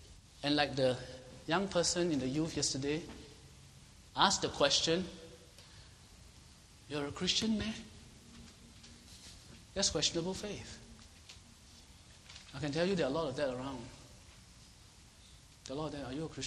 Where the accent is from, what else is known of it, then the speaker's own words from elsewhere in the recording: Singapore; Why? Because I'm a Singaporean. I'm thankful for our president.